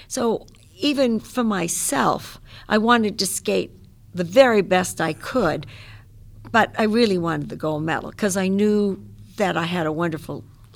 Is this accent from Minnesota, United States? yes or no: no; Queens, New York, United States; because I'm from Queens, Long Island, New York, and we went skating.